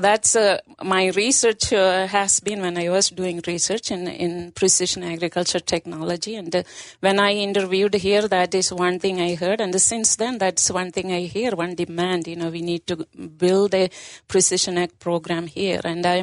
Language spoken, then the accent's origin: English; South India, India; moved away; I was born and brought up in India, in a farming family in the very southern part of India. That's very tropical, close to the ocean, very different kind of agriculture.